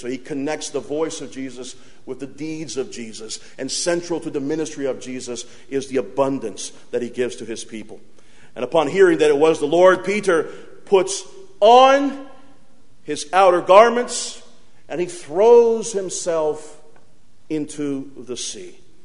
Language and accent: English; Brazil; I grew up in Brazil, and in the month of February, it's the month called Carnival in Brazil